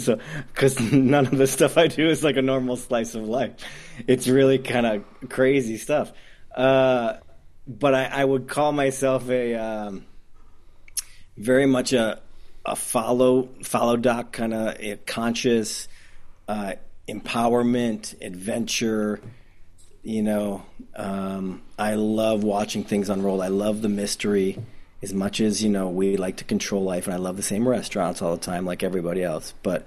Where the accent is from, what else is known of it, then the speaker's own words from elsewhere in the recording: Detroit, Michigan, United States; accent: Midwest; I think my Midwest accent came out there. Example. I don't know who I was right then. But I'm from Detroit.